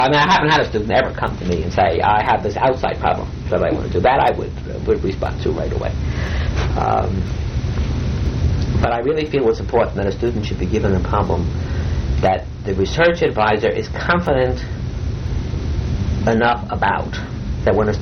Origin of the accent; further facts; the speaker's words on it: New York, United States; now in Chicago, United States; but the city of Chicago is terrific. And I say this as a New Yorker, really is a great city.